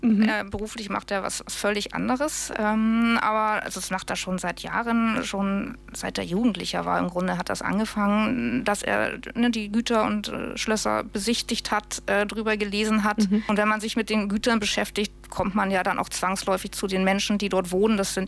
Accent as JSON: {"language": "German", "region": "Hamburg", "country": "Germany", "tie": "born or raised there", "lives_now": "Schleswig-Holstein, Germany", "said": "Ich bin ja Hamburgerin, bin in Hamburg geboren, auch in Hamburg aufgewachsen. Ich wohne jetzt zwar auch in Schleswig-Holstein, aber ja, Hamburg ist meine Heimatstadt."}